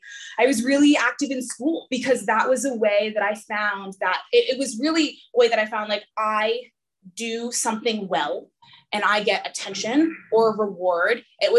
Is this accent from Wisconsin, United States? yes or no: no; Silver Spring, Maryland, United States; So I am from Silver Spring, Maryland, right outside DC. And that was, it was just such a great place to grow up.